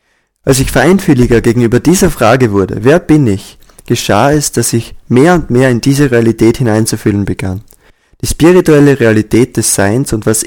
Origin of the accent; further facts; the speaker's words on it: Massachusetts, United States; moved away; Ich bin in Nordamerika geboren und aufgewachsen, in Massachusetts, und man hat mir beigebracht zu essen wie alle anderen.